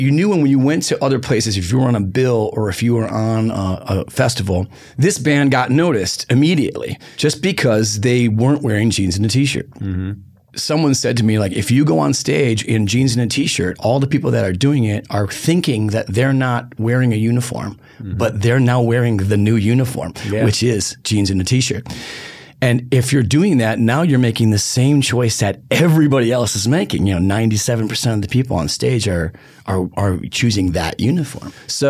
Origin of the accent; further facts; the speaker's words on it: Detroit, Michigan, United States; I mean, I like country music, all right, but I'm not from Nashville or or wherever. I'm from Detroit, and it's kind of hard to play drums in a 10-gallon hat